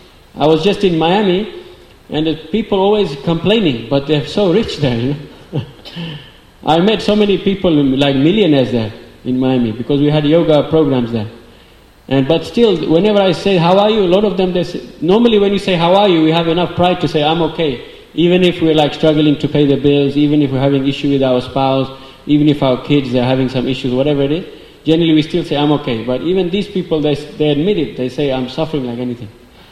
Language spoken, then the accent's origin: English; England, United Kingdom; I'm from England the same.